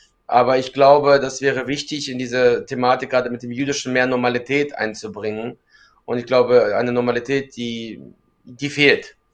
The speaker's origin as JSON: {"language": "German", "region": "Donbas", "country": "Ukraine", "said": "Ich komme aus dem Donbass und alle diese Städte, wo die Kampfhandlungen stattfanden, waren für mich, ja, gelebte Realität."}